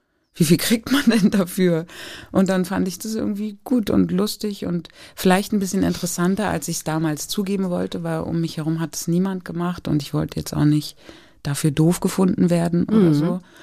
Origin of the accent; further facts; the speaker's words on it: Berlin, Germany; Also ich bin da gerade zurück nach Berlin gezogen mit meiner Mutter und meiner Schwester. Ich bin in Berlin geboren, da war ich kurz weg und dann ist meine Mutter zurückgezogen. Und wir sind in die Holsteinische Straße gezogen, in Wilmersdorf.